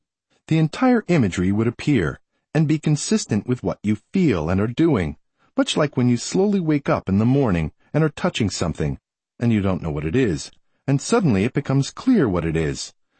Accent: Far Rockaway, New York, United States; When I got a very early memory, let's say from my hometown of Far Rockaway, then immediately would come a whole sequence of memories, all from the town of Far Rockaway.

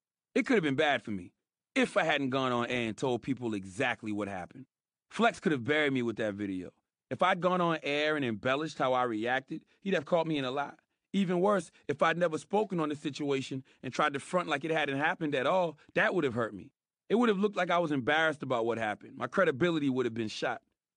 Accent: Moncks Corner, South Carolina, United States; Growing up in Monk's Corner, I used to listen to the jocks conduct interviews on the radio

